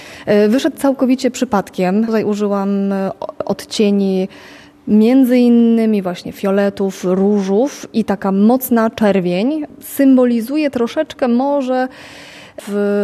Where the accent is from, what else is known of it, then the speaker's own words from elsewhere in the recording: Silesian Voivodeship, Poland; now in Szczecin, Poland; moje pochodzenie, bo jestem ze Śląska i tego morza zawsze było mi mało. Przeprowadziłam się do Szczecina. Jak wiadomo, Szczecin leży nad morzem